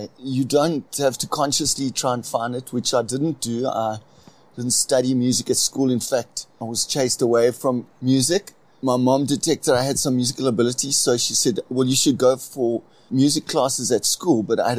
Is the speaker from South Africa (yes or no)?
yes; Port Elizabeth, Eastern Cape, South Africa; so I'm from the Eastern Cape, Port Elizabeth.